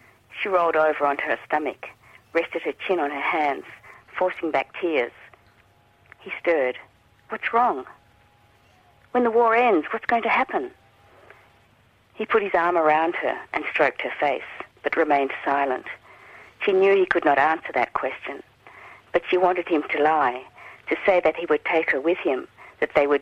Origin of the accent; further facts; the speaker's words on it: Melbourne, Victoria, Australia; I did. I grew up in Melbourne.